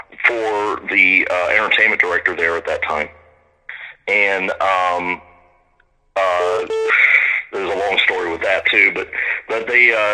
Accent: Middletown, Ohio, United States; Yeah, because I grew up in Middletown, Ohio

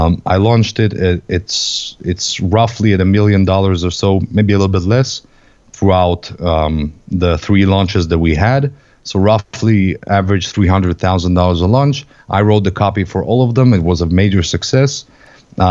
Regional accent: Israel; I'm from Israel.

